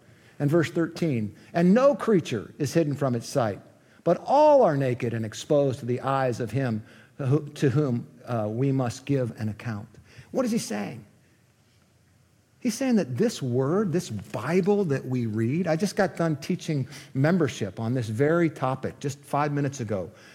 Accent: Cleveland, Ohio, United States; I'm from Cleveland, and when the Browns play the Steelers, for the last 60 years, it has been a battle within me.

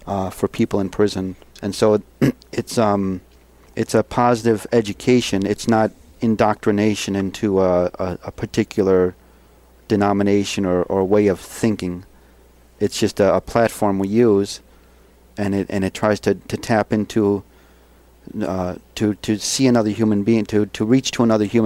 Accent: Buffalo, New York, United States; Well, I grew up in Buffalo, you know, working class Catholic. So I grew up within the Christian and specifically Catholic way of understanding religion.

